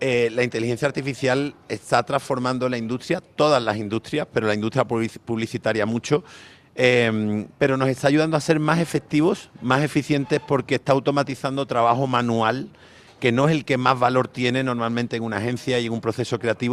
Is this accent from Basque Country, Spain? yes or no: no; Andalusia, Spain; now in Colombia; llevo 9 meses en el país, soy español, como podéis notar, andaluz, para más señas